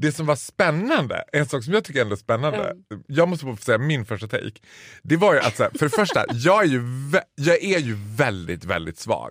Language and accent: Swedish; Dalarna County, Sweden; accent: Dalarna dialect; Jag tänker att jag pratar dalmål.